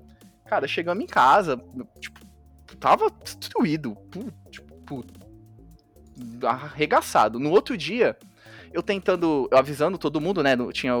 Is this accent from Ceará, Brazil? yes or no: no; Araçatuba, São Paulo, Brazil; Eu sou aqui de Araçatuba e tal.